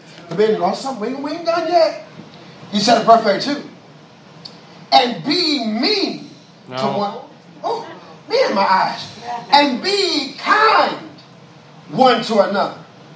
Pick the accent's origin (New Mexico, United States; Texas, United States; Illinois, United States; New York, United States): Illinois, United States; Chicago; Yeah, I'm from the city. I'm from Chicago West Side.